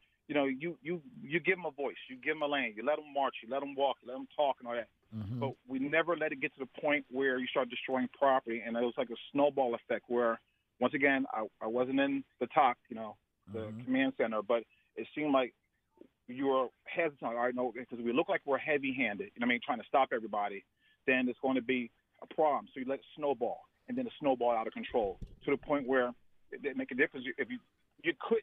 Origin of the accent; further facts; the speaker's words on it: Philadelphia, Pennsylvania, United States; I'm born and raised in Philadelphia. I'm a Mount Airy guy. Standing and running road, man, for my entire life. I went to every school in the city.